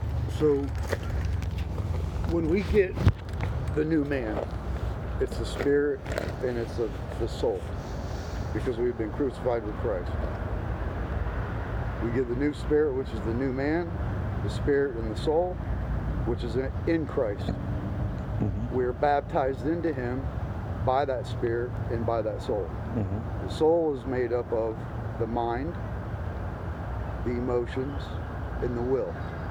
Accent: Tarpon Springs, Florida, United States; Yeah, from Florida.

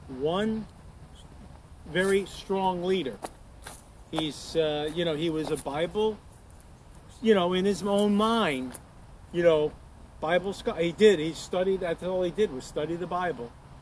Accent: New York, United States; I'm from New York originally.

